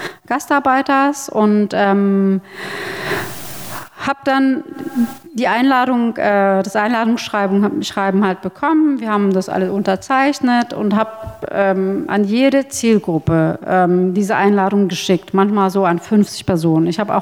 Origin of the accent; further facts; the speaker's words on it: Spandau, Berlin, Germany; ich komme halt selber aus Spandau. Ich bin in Spandau groß geworden, habe da Abitur gemacht